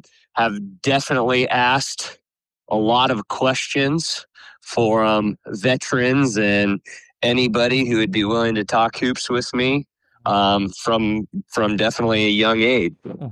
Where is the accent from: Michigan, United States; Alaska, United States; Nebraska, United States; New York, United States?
Nebraska, United States; Fairbury; So I was born and raised in Fairbury, Nebraska.